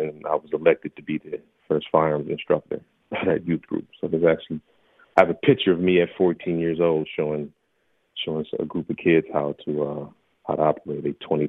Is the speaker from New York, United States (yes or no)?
yes; Buffalo, New York, United States; I'm originally from Buffalo, New York, born and raised in Buffalo, New York.